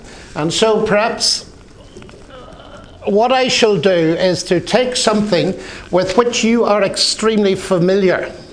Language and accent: English; Ireland; I'm going to sound a little bit dogmatic, not simply because I'm Irish